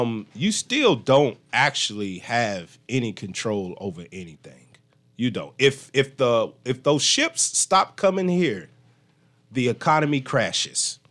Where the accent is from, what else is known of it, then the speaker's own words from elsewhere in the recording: United States; I hate to say this to my Baptist brothers, but I was raised Baptist in the States.